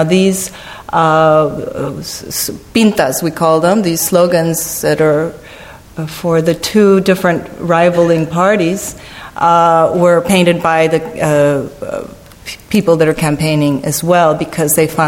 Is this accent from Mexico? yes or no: yes; Mexico City, Mexico; English is a second language; I'm from Mexico City. I'm, as we call ourselves, a flower of the pavement.